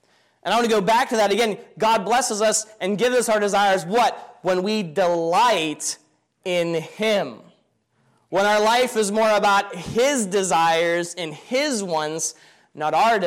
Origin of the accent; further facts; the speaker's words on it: Pennsylvania, United States; moved away as an adult; I'm from Pennsylvania, right? Brother Daly said, you know, bless those even though they came from the East Coast. I never would have thought in a million years I'd come out to Washington.